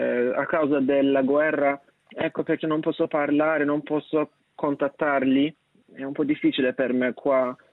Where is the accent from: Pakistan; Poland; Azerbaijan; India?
Azerbaijan; Italian is a second language; now in Rome, Italy; tutta la mia famiglia, i miei amici, i miei cari in questo momento in Azerbaigian. Il mio cuore batte con il mio paese.